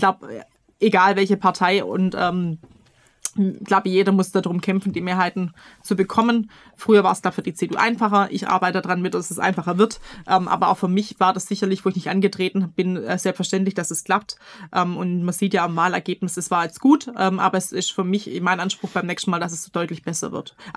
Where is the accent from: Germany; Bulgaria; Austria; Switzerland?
Germany; Waiblingen, Baden-Württemberg; davon auch wirklich auch meine Heimatstadt Waiblingen, über 60.000 Einwohner.